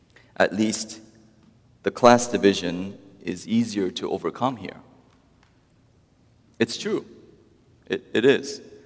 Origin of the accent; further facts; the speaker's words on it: Georgia, United States; English is a second language; also born or lived in South Korea; if I had stayed in Korea with less of this inferiority complex that might have been developed while growing up in Georgia